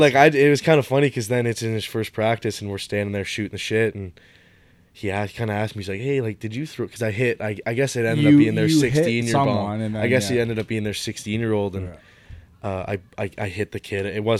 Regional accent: Essex, Ontario, Canada; big ones, especially in my hometown, right? So, but yeah, you're right. It is hard to pin down one moment, but there's so many great memories I have in Essex.

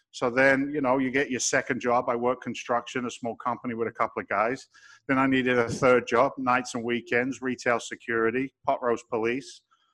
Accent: England, United Kingdom; now in United States; And I'm an immigrant to this country. I came over from England back in 1986. Shh, don't tell anybody. It's a secret. but I carried an American passport today, and I'm proud to carry one.

